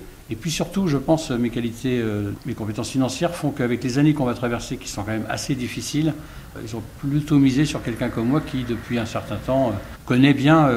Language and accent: French; Reims, Grand Est, France; born there; Donc, je suis né à Reims, bien sûr, mais j'habite, je l'ai déjà dit, depuis 35 ans à la campagne, donc à Murphy.